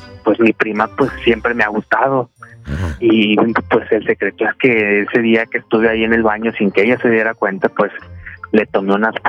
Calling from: Ciudad Madero, Tamaulipas, Mexico; Te hablo de aquí, de la ciudad de Madero, Tamaulipas.

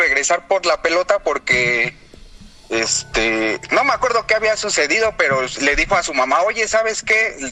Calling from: Iztapalapa, Mexico City, Mexico; De Iztapalapa.

